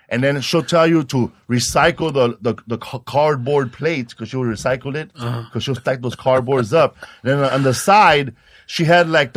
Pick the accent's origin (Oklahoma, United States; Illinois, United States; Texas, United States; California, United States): California, United States; I'm from Clay Hills.